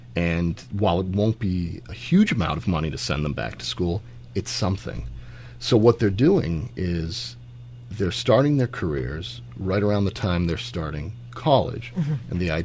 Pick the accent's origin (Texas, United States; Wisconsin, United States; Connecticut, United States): Connecticut, United States; Fairfield; growing up in Fairfield, it's not a whole lot different than where we are right now in Greenwich